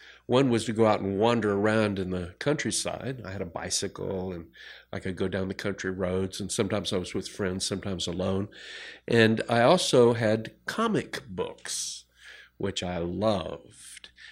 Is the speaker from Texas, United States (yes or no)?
yes; Houston, Texas, United States; I wanted to tell you how I grew up outside of Houston, the edge of the suburbs, wandering the woods and bayous, following the railroad tracks deep into the sugarcane fields.